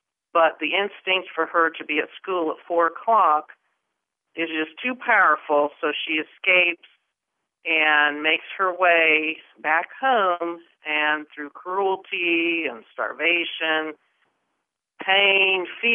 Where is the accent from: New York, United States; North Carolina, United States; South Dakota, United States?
North Carolina, United States; Wilson; I'm from Wilson, North Carolina.